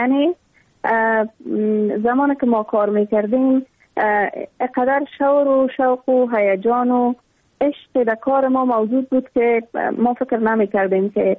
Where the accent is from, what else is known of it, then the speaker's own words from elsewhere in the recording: Afghanistan; ما در دامن جنگ زاده شدیم، اما تو در جنگ کلان شدیم